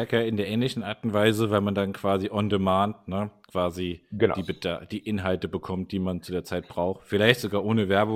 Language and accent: German; Darmstadt, Hesse, Germany; Ich komme hier aus Darmstadt, ne?